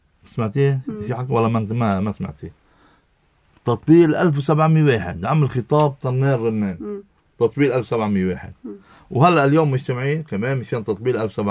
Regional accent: Lebanon; نحن كلبنانية

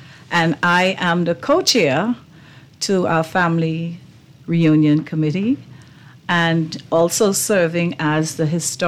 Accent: Harbour Island, Bahamas; And I lived there a small, you know, part of my life before growing up in Harbor Island.

